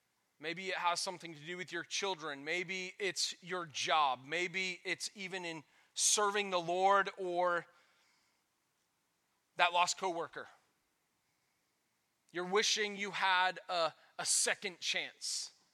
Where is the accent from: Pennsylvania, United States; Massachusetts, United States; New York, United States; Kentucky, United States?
Massachusetts, United States; Boston; I grew up in Boston.